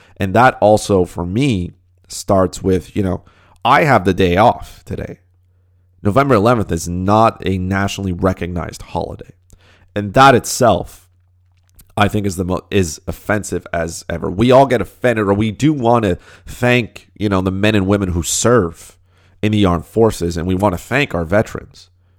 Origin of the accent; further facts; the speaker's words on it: Canada; But your first assumption is Canadians are nice people. And that's what we are. That's what being Canadian is about.